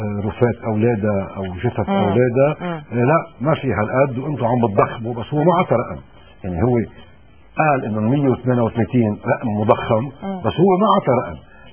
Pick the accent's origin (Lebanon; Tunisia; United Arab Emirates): Lebanon; رح ندفع كمان كلنا كلبنانيين